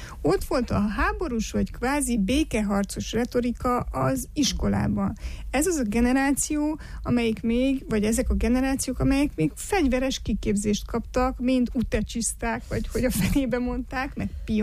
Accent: Romania; Hogy valamilyen módon mi a háború peremén vagy mesdjéjén születtünk, nőttünk fel, és valóban mégis a délszláv háború, ami már a saját háborunk volt, és a mi generációnkat sorozták be, ölték meg, a mi generációnk lógta, próbált meglógni különböző indokokkal a katonaság elől, sőt a mi generációnk még sorkatona volt itthon Romániában

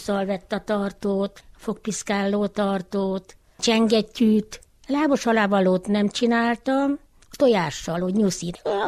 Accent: Csöb, Harghita, Romania; also born or lived in Sibiu; Nem itt születtem, a Szebenbe születtem, gyerekkoromban a szüleimmel hazajöttünk, ide mentem férhez, ebbe a faluba, s itt éltem le az életemet.

